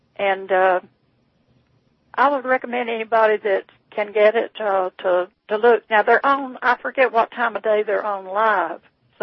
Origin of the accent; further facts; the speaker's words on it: Florida, United States; And, of course, she was raised in Georgia and I was raised in Florida.